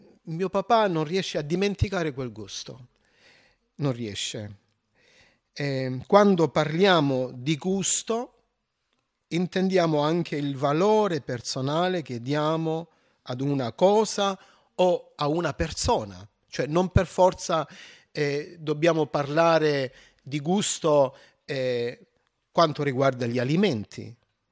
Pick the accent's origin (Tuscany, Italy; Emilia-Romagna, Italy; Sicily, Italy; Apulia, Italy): Apulia, Italy; c'è una specie di lumaca giù da noi. In Puglia è tutta verde